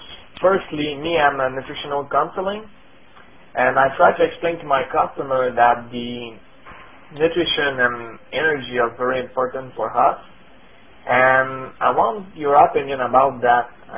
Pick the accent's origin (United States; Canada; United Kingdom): Canada; Montreal, Quebec; English is a second language; I'm from Montreal. I'm glad to speak to you today.